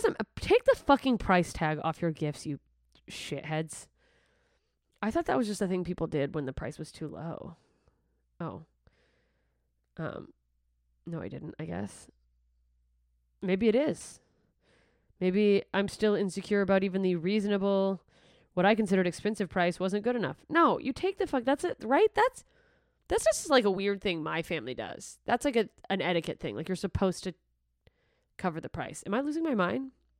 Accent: Gulf Coast, United States; moved away; also born or lived in Alaska; I grew up on the Gulf Coast until I moved to Alaska. I was an hour away from New Orleans.

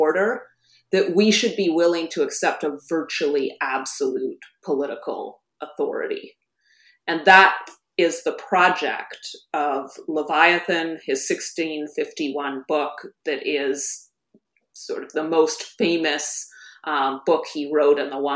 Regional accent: Canada; as a Canadian, I was struck by the prevalence of apocalyptic rhetoric in American politics.

